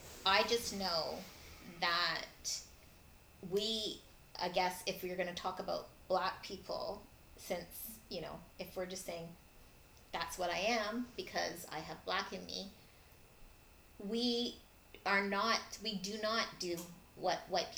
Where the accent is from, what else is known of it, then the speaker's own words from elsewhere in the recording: Trinidad & Tobago; And no matter what, if you say, oh, I'm from Trinidad. Hey, Mon. No, oh, not Jamaica. Oh. Not Cool Runnings. Stop it. Like, no. Like, a little further south. Like, way south. We're the last island. Trinidad is the last island. It's right next to Venezuela.